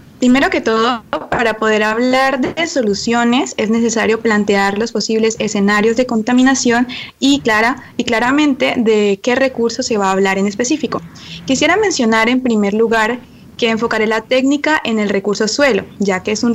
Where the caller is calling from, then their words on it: Spain; muy buenas tardes desde España.